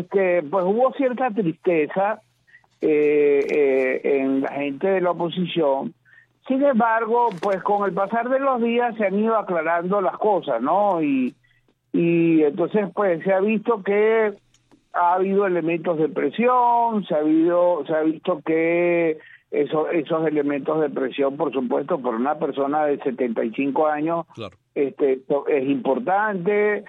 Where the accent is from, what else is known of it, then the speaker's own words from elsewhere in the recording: Venezuela; yo creo que los más perjudicados ante una situación como esa seguiríamos siendo los venezolanos